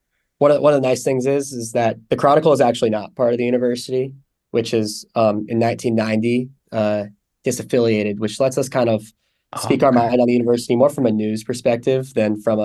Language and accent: English; California, United States; we didn't get a lot of great basketball growing up in the Bay Area.